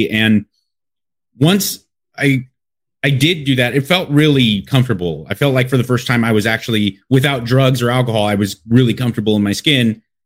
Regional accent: Los Angeles, California, United States; I'm from Los Angeles, born and raised.

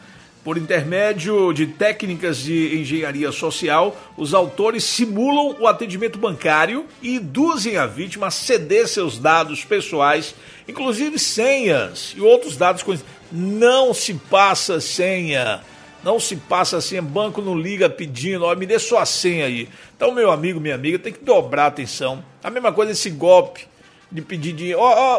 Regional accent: Ribeirão Branco, São Paulo, Brazil; sou do Ribeirão Branco, vizinho lá do Zé Mascate, Marinho Santos Escarpita. Eu tô falando aqui da Praia do Sul

